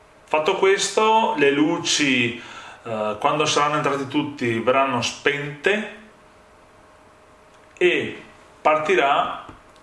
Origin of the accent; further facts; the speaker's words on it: Santa Maria di Sala, Veneto, Italy; Sono contento perché sono nella mia città, nel mio paese, Santa Maria di Sala.